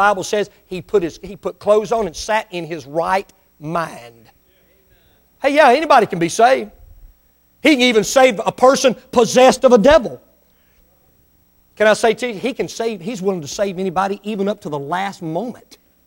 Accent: Mississippi, United States; born there; I'm not real smart. I was born in Mississippi. I did graduate school though.

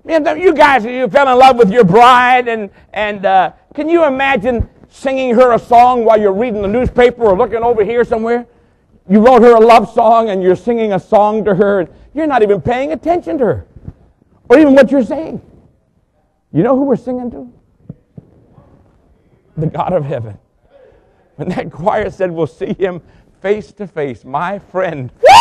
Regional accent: Boston, Massachusetts, United States; I'm from Boston. My wife and I were both raised in Boston. And people in Boston are very reserved.

